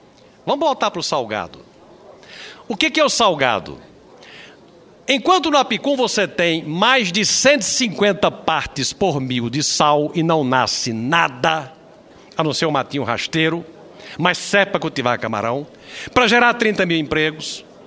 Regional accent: Rio Grande do Norte, Brazil; Eu sou do Rio Grande do Norte, eu sou do Nordeste, eu tenho a obrigação de procurar o aproveitamento de áreas vocacionadas para gerar emprego para a minha região

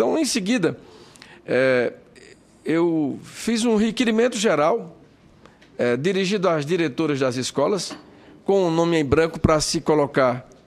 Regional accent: Paraíba, Brazil; um senador da minha terra, Paraíba

